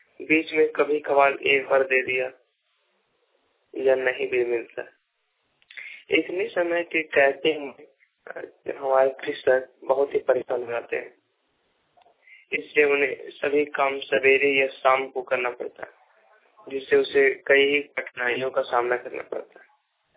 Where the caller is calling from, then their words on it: Jharkhand, India; मैं ग्राम दारूखर का प्रखंड दारो जिला दरियागंज झारखंड से बोल रहा हूँ।